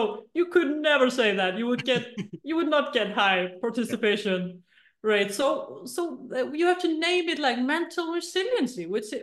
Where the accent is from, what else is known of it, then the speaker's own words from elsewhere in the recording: Iceland; English is a second language; I come from Iceland with the hard R's. So please forgive me if I pronounce English with the hard R's.